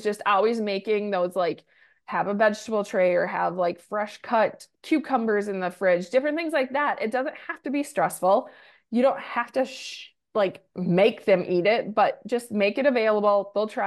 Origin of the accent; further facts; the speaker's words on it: Minnesota, United States; I'm from Minnesota